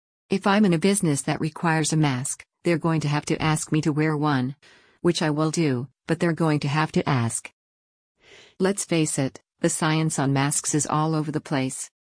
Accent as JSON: {"language": "English", "region": "North Carolina", "country": "United States", "said": "Much better than my home state of North Carolina where an indoor mask mandate is still in place."}